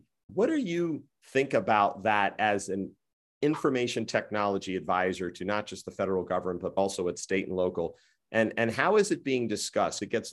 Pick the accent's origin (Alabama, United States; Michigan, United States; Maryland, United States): Maryland, United States; I don't know what Maryland's are. I'm from Maryland